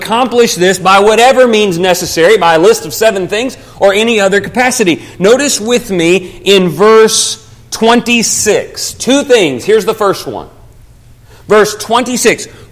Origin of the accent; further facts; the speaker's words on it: Texas, United States; and I'm from Texas, so I apologize for this next statement.